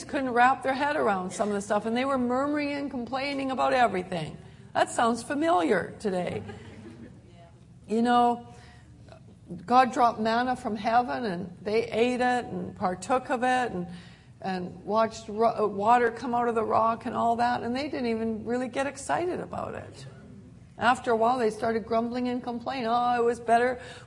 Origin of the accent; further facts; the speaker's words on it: Canada; I am Canadian. I was born in Canada. I have a Canadian birth certificate, a Canadian passport. I am Canadian. And I grew up in Canada, and I took on a Canadian personality.